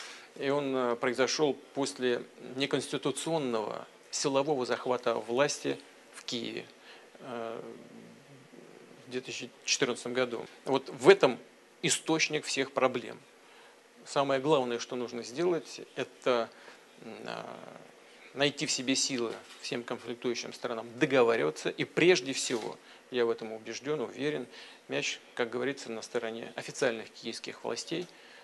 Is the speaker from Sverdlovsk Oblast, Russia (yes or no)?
no; Saint Petersburg, Russia; мой родной город Петербург, который на протяжении длительного времени был столицей российского государства.